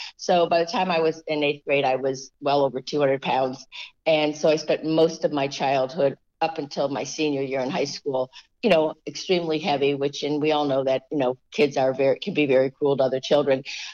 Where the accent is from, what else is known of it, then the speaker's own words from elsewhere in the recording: Philadelphia, Pennsylvania, United States; because I grew up outside Philly.